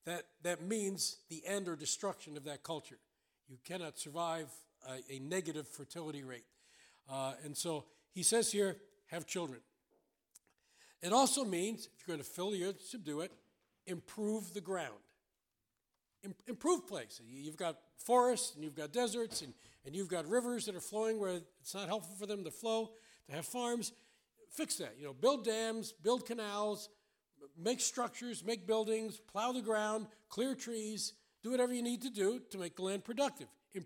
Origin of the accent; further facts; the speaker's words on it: New York City, New York, United States; born there; I was born in New York City, but I'm glad I didn't grow up there.